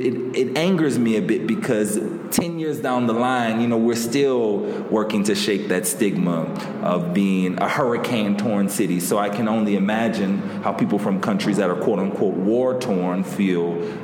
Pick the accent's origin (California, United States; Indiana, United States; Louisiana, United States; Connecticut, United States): Louisiana, United States; New Orleans; specifically to my hometown, my heart, my soul, New Orleans, Louisiana.